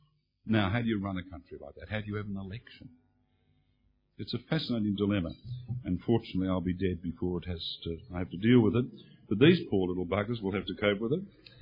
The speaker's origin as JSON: {"language": "English", "town": "Melbourne", "region": "Victoria", "country": "Australia", "said": "I came from Melbourne."}